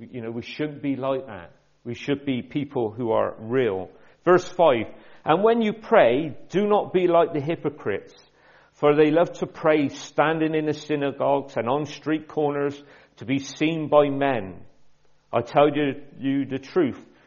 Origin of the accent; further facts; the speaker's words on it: Bristol, South West England, United Kingdom; I come from South Bristol and I can't pronounce anything correctly.